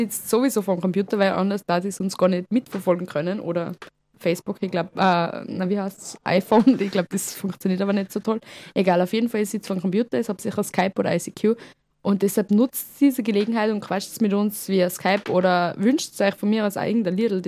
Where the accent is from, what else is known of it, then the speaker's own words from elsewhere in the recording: Tyrol, Austria; ich bin eine Tirolerin und eigentlich sagt man uns noch, dass wir die kalten eh gewohnt sind